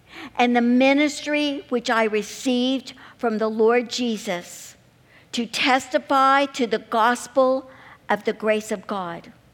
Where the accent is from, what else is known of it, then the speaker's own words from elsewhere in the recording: Missouri, United States; I am from Missouri